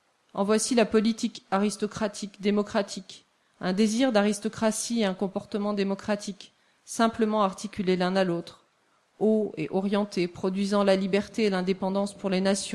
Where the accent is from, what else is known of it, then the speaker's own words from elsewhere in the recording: Tunisia; moi, par exemple, je le prononce dhad, parce que je suis tunisienne